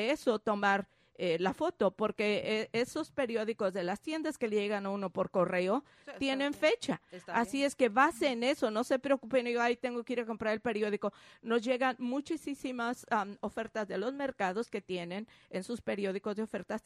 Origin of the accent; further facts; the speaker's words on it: Mexico; voy a hablar de México, que es mi país de origen